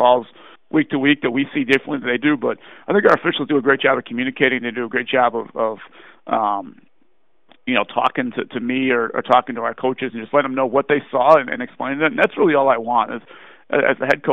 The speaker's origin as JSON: {"language": "English", "town": "Chicago", "region": "Illinois", "country": "United States", "tie": "born or raised there", "said": "I grew up Irish Catholic in the Chicagoland area, so I was and am a diehard Notre Dame fan."}